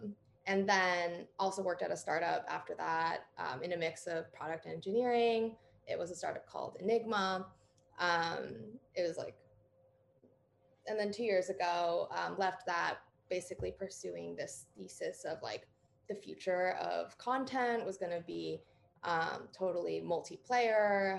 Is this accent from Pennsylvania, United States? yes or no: no; New York, United States; I grew up in New York State and I went to school in California at Berkeley